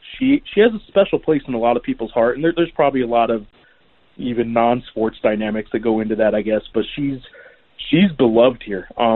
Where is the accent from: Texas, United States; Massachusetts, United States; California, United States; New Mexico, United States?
New Mexico, United States; Born and raised in New Mexico, I couldn't even tell you.